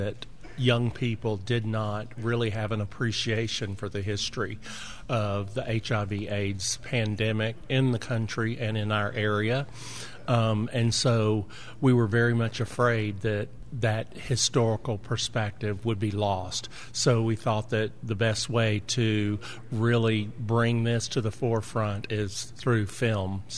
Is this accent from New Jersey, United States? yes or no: no; Shreveport, Louisiana, United States; That's where I'm from as well. We both live and work in Shreveport.